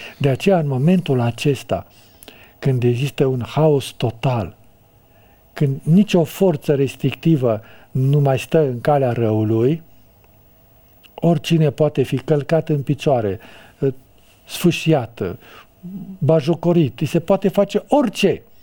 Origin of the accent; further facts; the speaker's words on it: Romania; Eu care locuiesc în România și sunt un român